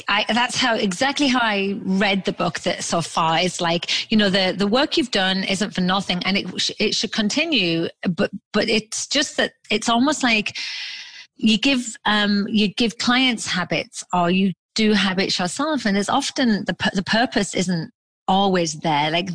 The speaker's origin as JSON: {"language": "English", "region": "England", "country": "United Kingdom", "said": "Sarcasm very well. I am English after all."}